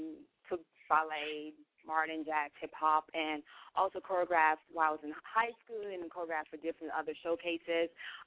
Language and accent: English; Maryland, United States; also born or lived in West Africa; now in North Carolina, United States; basically I'm from West Africa. I was born there, and I came to the States when I was around 4 or 5 years old, and I learned everything in Maryland. That's my hometown. I just moved down here to North Carolina about 6-7 years ago.